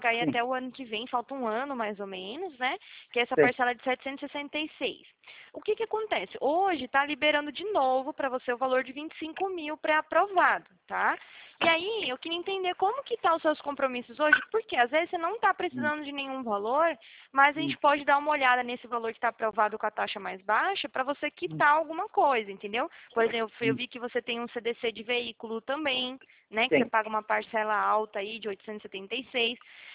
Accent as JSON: {"language": "Portuguese", "town": "Atibaia", "region": "São Paulo", "country": "Brazil", "said": "eu sou daqui de Atibaia. Não sei se você já ouviu falar. É interior de São Paulo."}